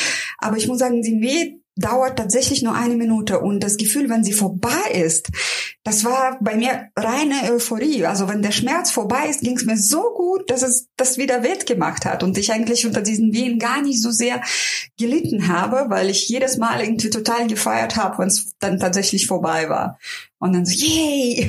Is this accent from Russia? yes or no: yes; Russia; ich bin ja Russin, ich will ja keinen Aufstand machen